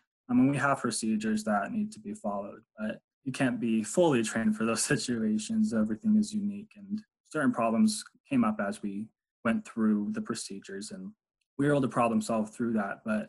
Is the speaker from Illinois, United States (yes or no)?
yes; Chicago, Illinois, United States; And I'm from Chicago.